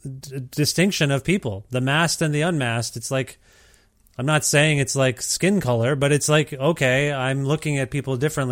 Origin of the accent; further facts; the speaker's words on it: Canada; Yeah, we are a lot like you in ways that are good and bad, I think.